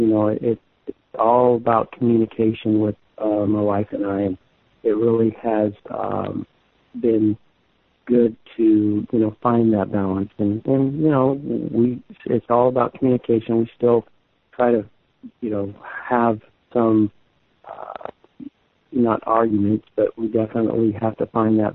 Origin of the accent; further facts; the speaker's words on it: Florida, United States; I mean, I grew up in Florida with my mom, and so we spent a lot of time on the beach and doing things outside